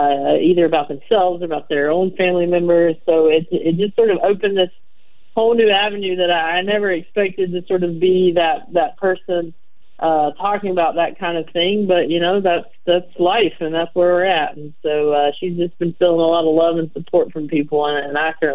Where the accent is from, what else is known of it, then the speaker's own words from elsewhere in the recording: the South, United States; where I talked about growing up in the South.